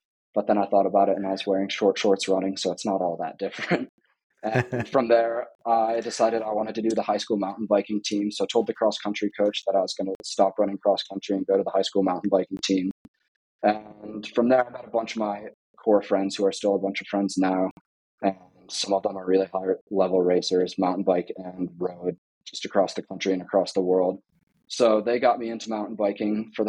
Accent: Boulder, Colorado, United States; So I'm from Boulder, Colorado, grew up here in Boulder, Colorado, and got into cycling in high school

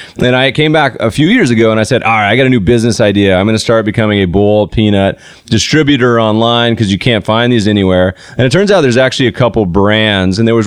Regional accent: North Carolina, United States; I grew up partially in North Carolina, and we grew up going to a lot of these redneck beaches, and I can say that because I'm Southern, I'm part redneck

